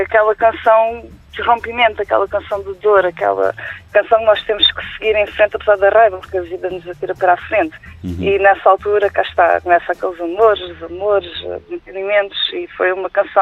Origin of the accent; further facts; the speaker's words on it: Portimão, Algarve, Portugal; eu sou algarvia e cresci em Portimão.